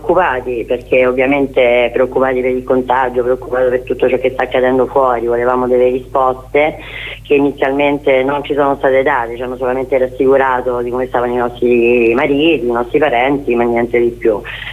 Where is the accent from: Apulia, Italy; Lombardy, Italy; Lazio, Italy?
Lazio, Italy; Rome; ovviamente io sono di Roma